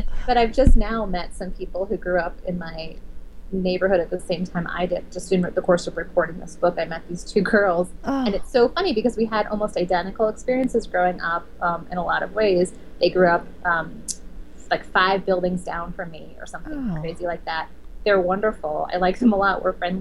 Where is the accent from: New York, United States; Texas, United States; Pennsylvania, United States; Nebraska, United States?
New York, United States; New York City; I did grow up in the East Village, yes, St. Mark's Place.